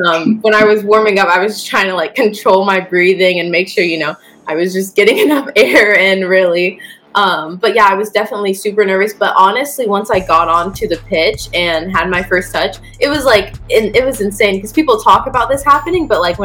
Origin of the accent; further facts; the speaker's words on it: the South, United States; I mean, I'm from the South, so the warmth and the sun is always a plus.